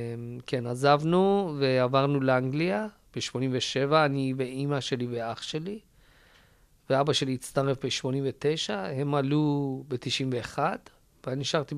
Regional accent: Tehran, Tehran Province, Iran; נולדתי ב-73 בטהרן, ממשפחה מספהן, ו... גרתי שם, נשארנו שם 8 שנים אחרי המהפכה

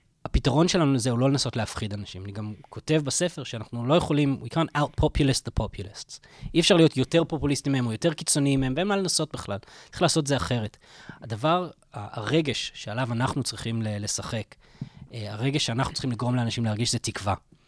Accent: England, United Kingdom; הספר יצא קודם באנגלית, באנגליה, שם גדלתי, והייתי שם

